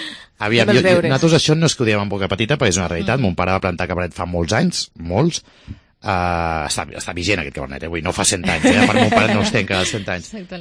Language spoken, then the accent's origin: Catalan; Barcelona, Catalonia, Spain; born there; el meu pare sí que és del Priorat, jo sóc nascut a Barcelona, val? Venido al campo, una mica.